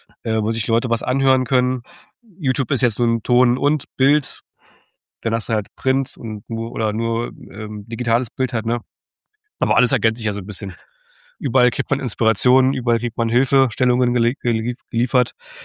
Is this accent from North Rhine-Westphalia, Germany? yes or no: no; Berlin, Germany; ich komme aus Berlin